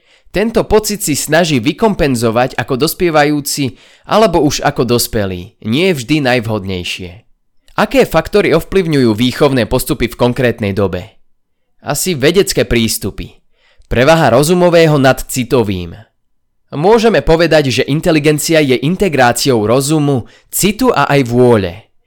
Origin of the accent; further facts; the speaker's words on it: Bratislava, Bratislava Region, Slovakia; also born or lived in Prague; Inak som žil stále v Bratislave a stále držím na Bratislavu.